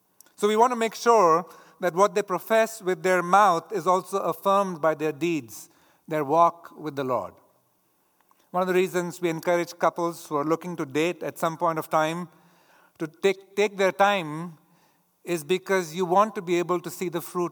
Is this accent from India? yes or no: yes; India; growing up in India, that stench is still in my nostrils.